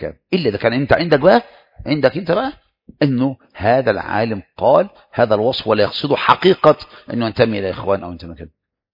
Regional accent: Egypt; أنا بقى مصري

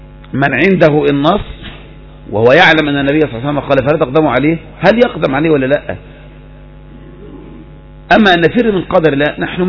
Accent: Egypt; الآن عندنا في مصر، لكن إحنا عندنا وباء كبدي

